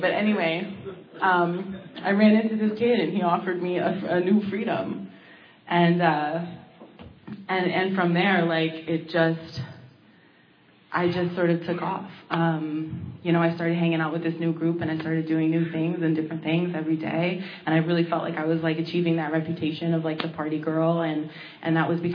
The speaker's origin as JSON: {"language": "English", "town": "Manhattan", "region": "New York", "country": "United States", "tie": "born or raised there", "said": "because I grew up in Manhattan, so I'd be like on the subway coming from Washington Heights"}